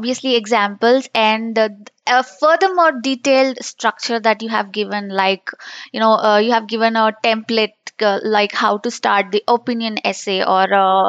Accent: India; English is a second language; I'm from India. I'm located in Hyderabad, down south in India.

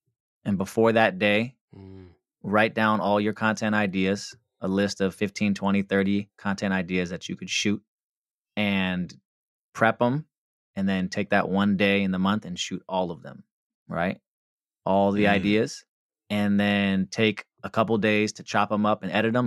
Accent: West Coast, United States; I'm from the West Coast, but I have to say

